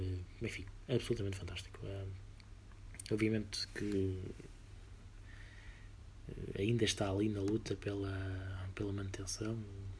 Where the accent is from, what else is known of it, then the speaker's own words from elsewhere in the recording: Portugal; como português